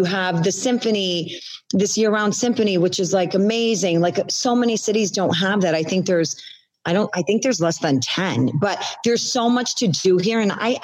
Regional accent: New York, United States; No matter where I live, I'm always a New Yorker. I think it's got, you know, it has my full heart because I was born and raised there.

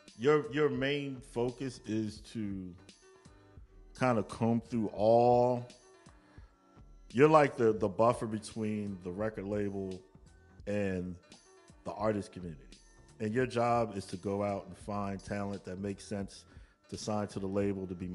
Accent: Maryland, United States; I'm a dude from Maryland who got an A&R job.

